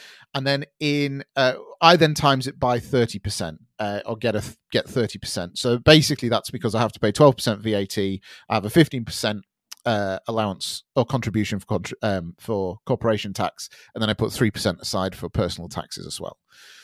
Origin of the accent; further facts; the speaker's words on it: United Kingdom; I'm very British like that.